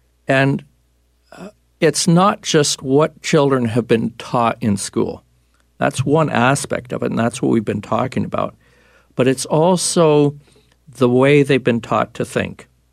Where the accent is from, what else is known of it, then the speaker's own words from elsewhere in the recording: Canada; And I'm from Canada, so I'm well familiar with the healthcare system there.